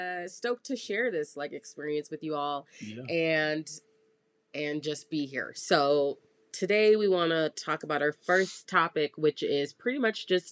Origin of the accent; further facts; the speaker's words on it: Oklahoma, United States; Because we're from Oklahoma originally.